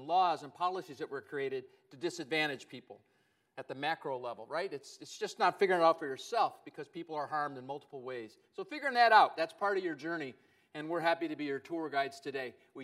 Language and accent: English; Livonia, Michigan, United States; I know growing up in Livonia, it wasn't a very diverse place.